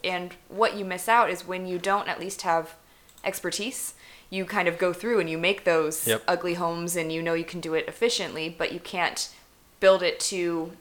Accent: Midwest, United States; where I grew up in the Midwest, you have these grand, huge homes that are beautiful and have all this design with them.

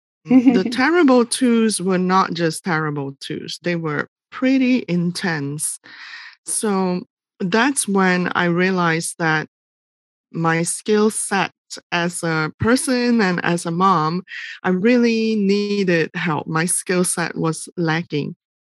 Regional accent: Malaysia; now in United States; I'll start by saying that I'm from Malaysia originally and have been in the United States for more than 20 years. So I've lived more than half my life here.

